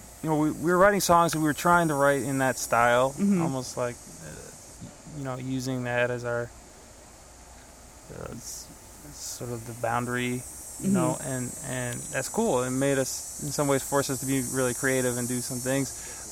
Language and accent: English; Chicago, Illinois, United States; I'm from Chicago.